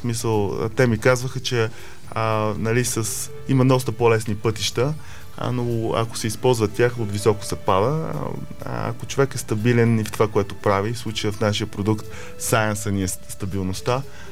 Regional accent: Plovdiv, Plovdiv Province, Bulgaria; born there; Роден съм в Пловдив, но моите родители двамата са в София. Са от София

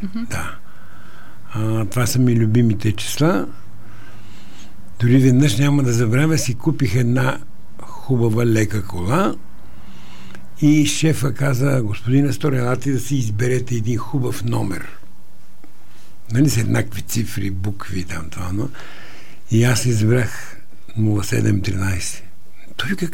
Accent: Shumen, Shumen Province, Bulgaria; Аз съм от Шумен и в нашата махла имаше много музиканти.

